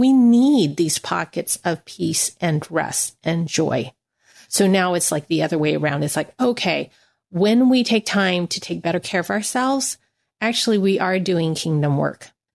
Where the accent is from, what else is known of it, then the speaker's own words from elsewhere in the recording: United States; Well, I am Chinese American, and one of my comfort foods is fried rice.